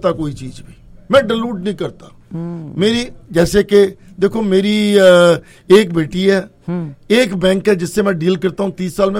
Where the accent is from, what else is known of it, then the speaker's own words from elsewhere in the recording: India; moved away; मैंने कहा यार मैं तो इंडिया से हूँ